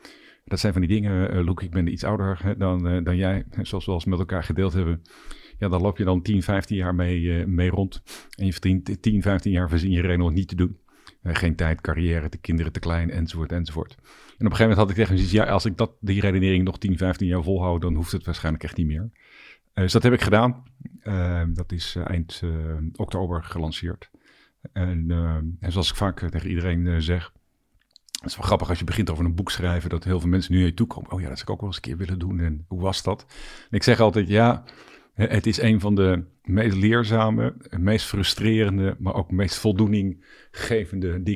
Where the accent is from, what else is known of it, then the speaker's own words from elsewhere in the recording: Den Helder, North Holland, Netherlands; also born or lived in Rotterdam; Ik kom oorspronkelijk uit Den Helder. Ik ben in Rotterdam geboren, maar in Den Helder mijn jeugd doorgebracht.